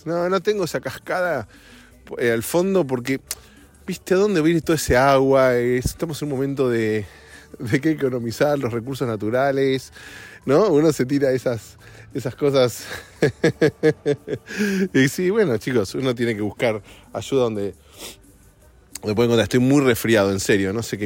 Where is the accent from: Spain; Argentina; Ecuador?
Argentina; moved away as an adult; Primero, porque viví casi 45 años en mi país. Segundo, porque tengo toda mi familia ahí. Tercero, porque pago impuestos en Argentina.